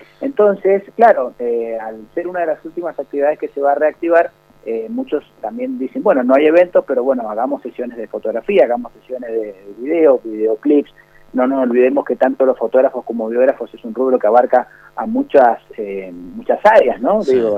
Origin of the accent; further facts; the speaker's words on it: Argentina; nosotros estamos tan cariñosos que somos argentinos en todos los ámbitos